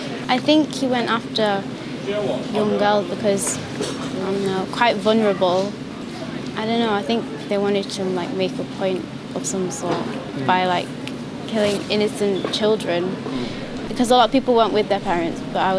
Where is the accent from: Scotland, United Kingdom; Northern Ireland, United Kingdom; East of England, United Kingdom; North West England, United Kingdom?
North West England, United Kingdom; Manchester; I'm 15 and from Manchester.